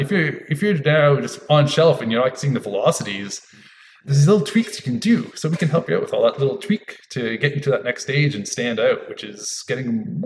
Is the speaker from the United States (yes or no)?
no; Canada; We can do it too for you up here in Canada. And because we're Canadian, we are a little bit less.